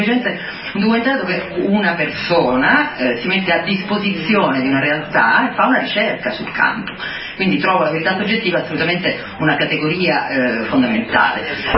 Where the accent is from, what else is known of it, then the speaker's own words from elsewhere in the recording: Catania, Sicily, Italy; io sono pure di Catania